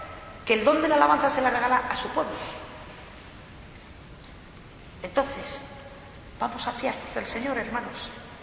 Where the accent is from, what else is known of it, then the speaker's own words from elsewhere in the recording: Ávila, Castile and León, Spain; yo soy de Ávila, la Sierra de Gredos